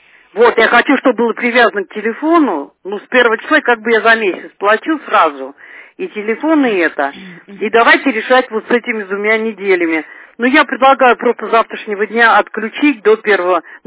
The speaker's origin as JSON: {"language": "Russian", "town": "Shushary", "region": "Saint Petersburg", "country": "Russia", "said": "Значит, я из Шушар"}